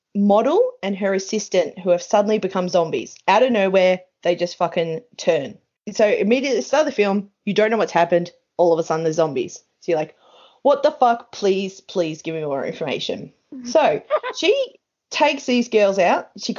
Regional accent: Australia; And it was so Australian, it just kills me, and I'm just like, oh, you got me. As an Australian, it's just like, oh, look at you go.

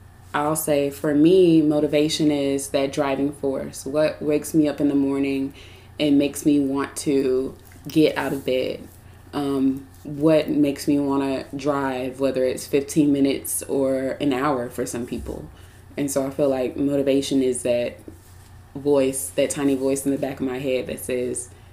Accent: Atlanta, Georgia, United States; also born or lived in New Orleans; So I'm from Atlanta by way of New Orleans. I actually got my master's in New Orleans, specializing in clinical mental health.

